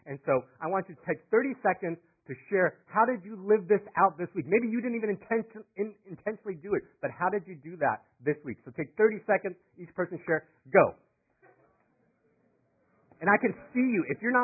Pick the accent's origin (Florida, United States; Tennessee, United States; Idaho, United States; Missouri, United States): Florida, United States; now in California, United States; Some of you know that I didn't grow up in California. Actually, my early formative years, I grew up in Florida before my father passed away.